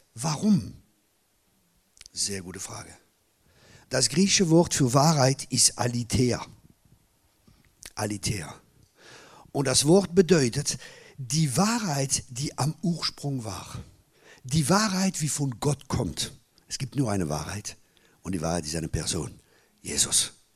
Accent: France; German is a second language; Ich bin Franzose.

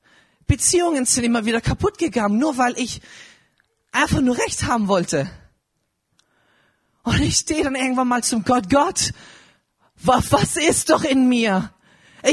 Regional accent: India; now in Germany; Wir sind dort geboren, dort aufgewachsen in Indien. Seit 2015 sind wir erst hier in Deutschland.

